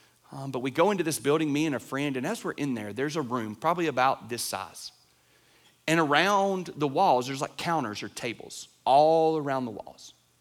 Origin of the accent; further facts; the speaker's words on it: Lawrenceburg, Tennessee, United States; So after I grew up in Lawrenceburg, Tennessee. If y'all know where that's at, there's a big Amish, like horse and buggy Amish community there.